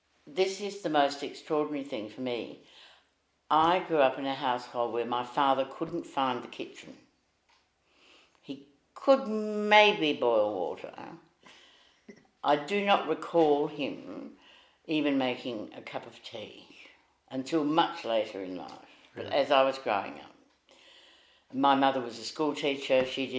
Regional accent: Leabrook, South Australia, Australia; because I grew up in Leabrook

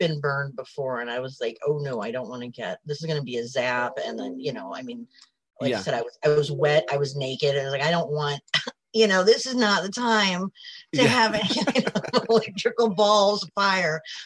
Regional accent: St. Louis, Missouri, United States; So I grew up in St. Louis, which was is not and they're nice areas, but it's a lot of poorer areas, and I come from a working class family

